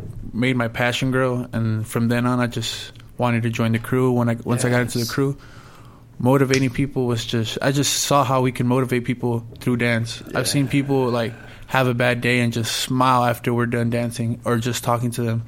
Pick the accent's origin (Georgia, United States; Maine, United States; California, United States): California, United States; Inglewood; Like, born and raised in Inglewood.